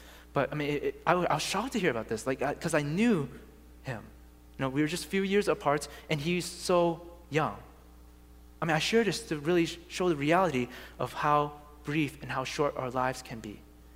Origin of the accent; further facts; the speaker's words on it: Boston, Massachusetts, United States; there was someone who I knew in my youth group growing up in Boston and in the church that I grew up